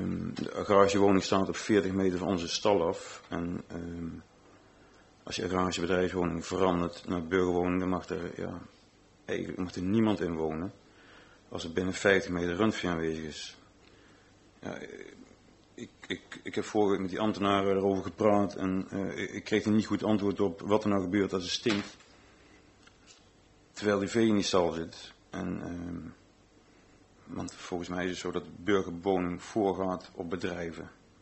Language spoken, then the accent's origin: Dutch; Valburg, Gelderland, Netherlands; born there; geboren te Valburg.